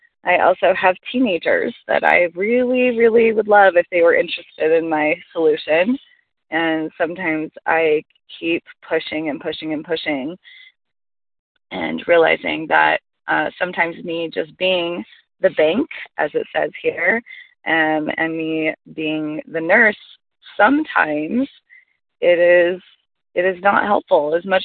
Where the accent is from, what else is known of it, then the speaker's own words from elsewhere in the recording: Utah, United States; I'm from Utah.